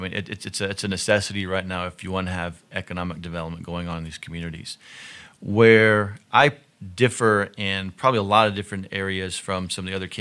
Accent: Louisiana, United States; born there; also born or lived in Texas / Alabama / North Carolina / Georgia; Well, I am a good old Southern boy. I was born in Louisiana, lived in Louisiana, Texas, Alabama, North Carolina, and found home in Georgia.

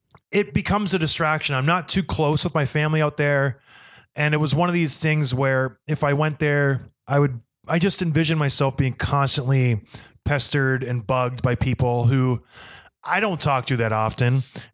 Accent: Edmonton, Alberta, Canada; born there; I was born in Edmonton

